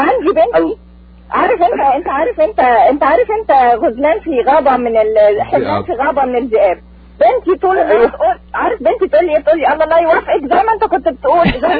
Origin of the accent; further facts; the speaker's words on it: Egypt; now in Montreal, Canada; انا من مصر.